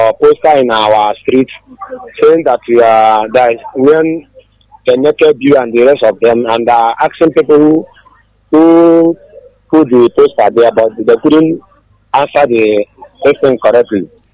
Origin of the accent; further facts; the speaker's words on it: Imo, Nigeria; now in Aba, Nigeria; from Imo State, but I'm calling from Aba.